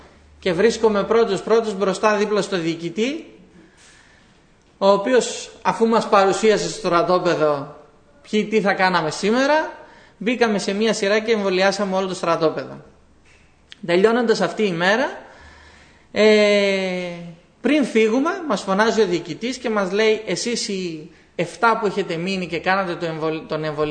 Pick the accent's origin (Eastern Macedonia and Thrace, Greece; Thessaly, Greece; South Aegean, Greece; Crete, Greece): Eastern Macedonia and Thrace, Greece; Kavala; επάνω στην πατρίδα μου, στην Καβάλα, πώς θα μείνω εκεί